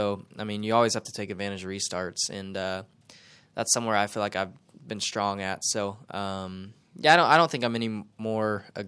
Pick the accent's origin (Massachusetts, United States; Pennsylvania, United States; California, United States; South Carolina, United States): California, United States; It's California, Southern California. I'm from Northern, so it's still 6.5 hours or so from where I grew up.